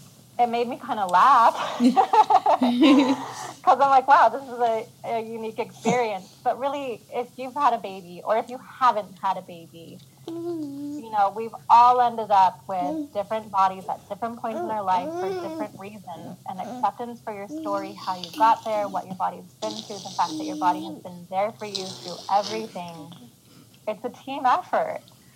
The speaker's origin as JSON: {"language": "English", "town": "Portland", "region": "Oregon", "country": "United States", "said": "And I'm like, I'm from Portland. Of course I have."}